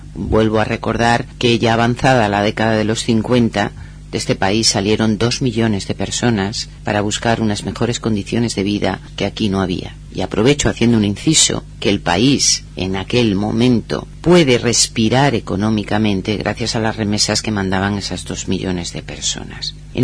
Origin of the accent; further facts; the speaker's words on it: Valencian Community, Spain; Yo tengo muy claro que soy una española del País Valenciano.